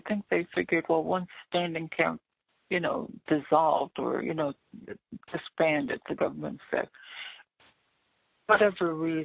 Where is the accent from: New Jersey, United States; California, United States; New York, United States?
New Jersey, United States; I'm from New Jersey. How would somebody start something in New Jersey?